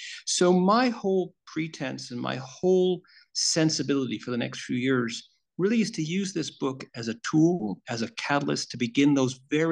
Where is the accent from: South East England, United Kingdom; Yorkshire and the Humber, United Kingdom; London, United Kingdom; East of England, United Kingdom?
Yorkshire and the Humber, United Kingdom; I come from England, but the part of England I come from is Yorkshire, and you know, you're Yorkshiremen and Yorkshire women